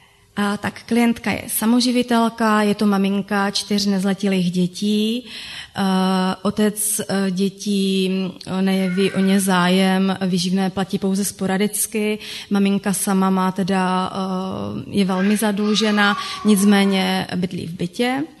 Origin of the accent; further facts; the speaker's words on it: Třinec, Moravian-Silesian Region, Czechia; U nás vlastně pocházím z Třince a služby fungují v Třinci